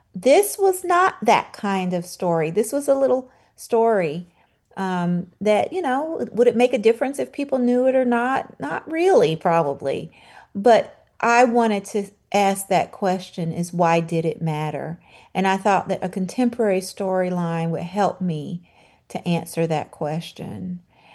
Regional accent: Memphis, Tennessee, United States; moved away as an adult; now in Washington, D.C., United States; Well, I am a transplanted Southerner. I'm originally from Memphis, and I've lived in Washington, D.C. for over 25 years.

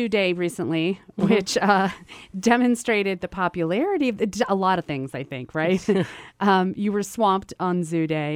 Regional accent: Washington, District of Columbia, United States; And I'm warped because I grew up in Washington, D.C., where you don't pay for anything.

